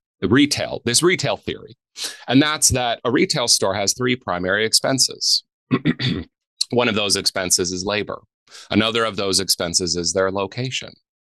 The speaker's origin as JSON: {"language": "English", "region": "Ontario", "country": "Canada", "tie": "born there", "said": "I was born in Ontario, but my dad's from this area. So we've been here a few generations. And I returned soon after becoming an adult from where I grew up."}